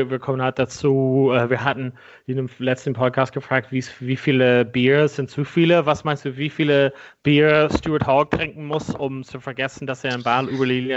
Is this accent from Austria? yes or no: no; Ireland; bei meinem Heimatland Irland gegen Schottland.